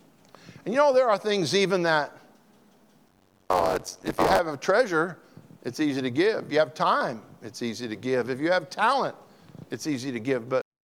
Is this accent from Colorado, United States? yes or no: yes; Colorado, United States; I grew up in Colorado, and the snow gets deep there.